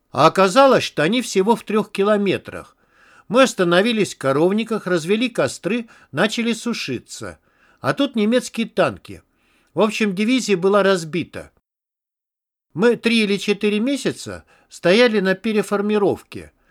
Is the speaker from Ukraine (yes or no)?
no; Goris, Syunik, Armenia; среди них был пожилой боец из моего родного города Гориса